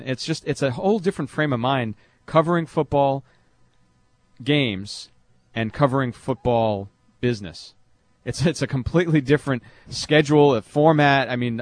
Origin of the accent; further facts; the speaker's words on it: Rhode Island, United States; I'm from Rhode Island.